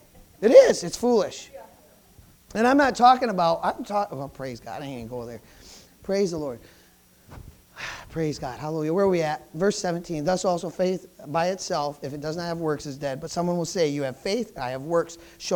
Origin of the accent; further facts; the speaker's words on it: Jamestown, United States; You know, I grew up in Jamestown, lived in Jamestown, but that doesn't mean I can't come here and live here too.